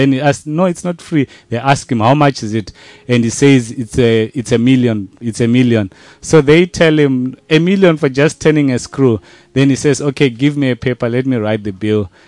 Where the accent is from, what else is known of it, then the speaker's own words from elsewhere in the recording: Zimbabwe; now in South Africa; So I'm from a different country. I'm in South Africa, but I'm from Zimbabwe.